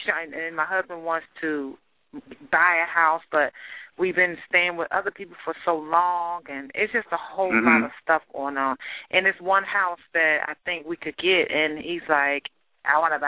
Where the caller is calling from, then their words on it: Virginia, United States; Yeah, I spoke with you guys before.